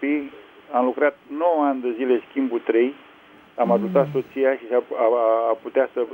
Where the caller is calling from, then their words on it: Prahova, Romania; din Prahova.